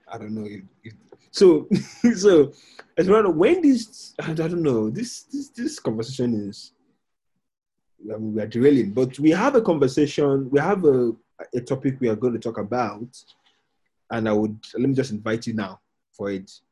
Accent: Anambra, Nigeria; I'm from Anambra State.

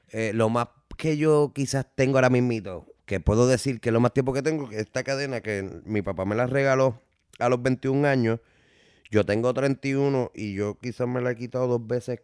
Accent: Puerto Rico; como todo puertorriqueño, soy católico, o sea, soy católico. Uh-huh. Ya no soy católico

